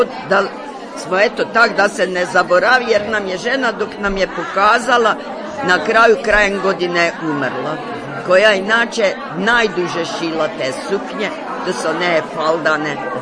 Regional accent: Kalinovac, Koprivnica-Križevci County, Croatia; born there; Nisam, ja sam rođena u Kalinovcu, a u data u Ferdinandovcu.

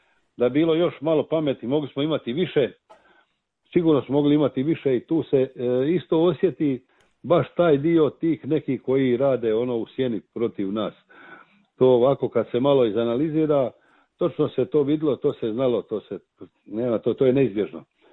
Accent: Slunj, Karlovac County, Croatia; Jer ja sam rodom gore iz Slunja

